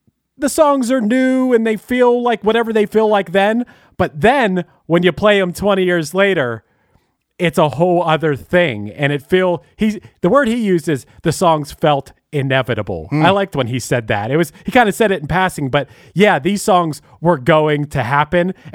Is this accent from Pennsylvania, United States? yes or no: yes; Pittsburgh, Pennsylvania, United States; No, I'm from Pittsburgh. I say envelope.